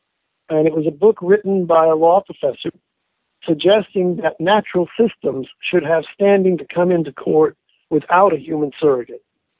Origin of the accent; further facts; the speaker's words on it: San Antonio, Texas, United States; I grew up in I grew up in San Antonio, Texas, and grew up in a very Jewish heritage